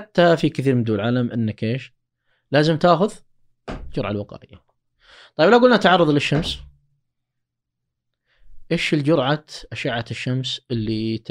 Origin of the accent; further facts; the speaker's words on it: Saudi Arabia; ومن أكثر عرضة عندنا في السعودية النساء